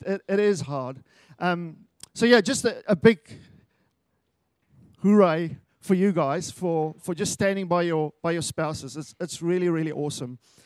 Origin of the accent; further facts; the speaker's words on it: South Africa; I am from South Africa, so get used to the accent.